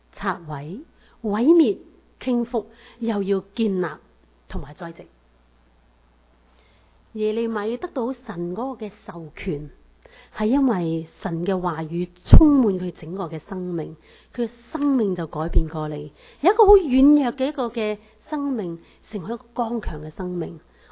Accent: China; 西方的宣教士这样的来为我们中国人我们这一班的中国人我们现在有很多生活上面都很富足

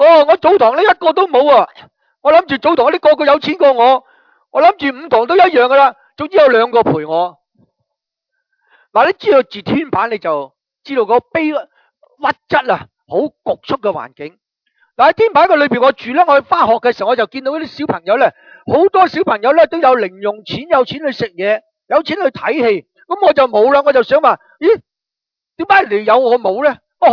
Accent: China; 我中国人

